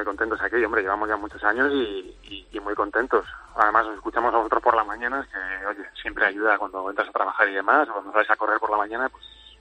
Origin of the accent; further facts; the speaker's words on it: Alpedrete, Community of Madrid, Spain; De Madrid, bueno, de un pueblo de Madrid, de Alpedrete.